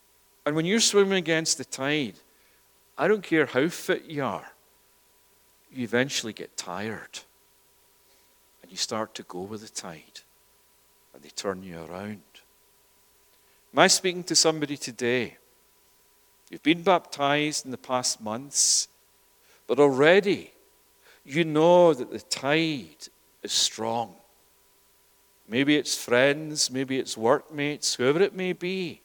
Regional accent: Scotland, United Kingdom; moved away as an adult; now in Toronto, Canada; I remember 28 years ago when I came here from Scotland, from the UK, with my wife and family.

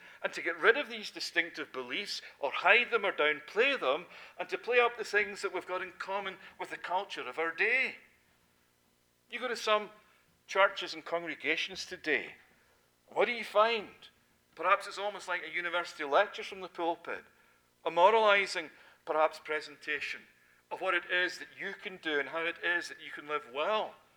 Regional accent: Scotland, United Kingdom; And me being a Scotsman

